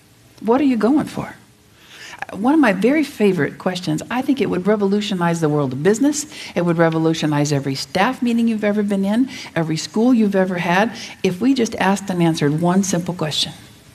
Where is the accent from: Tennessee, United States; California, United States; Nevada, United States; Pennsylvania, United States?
Nevada, United States; Las Vegas; So I sort of agreed to teach, but I grew up in Las Vegas. Okay, my dad was a preacher in Las Vegas. I was a city girl through and through in Idaho.